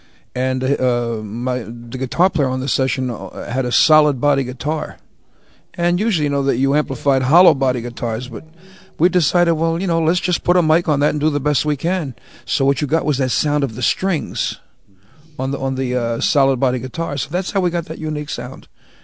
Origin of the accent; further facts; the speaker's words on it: Philadelphia, Pennsylvania, United States; also born or lived in Bronx; I grew up in South Philadelphia. In fact, I went to Bartlett. I went to Southern for 2 years and then moved to the Bronx.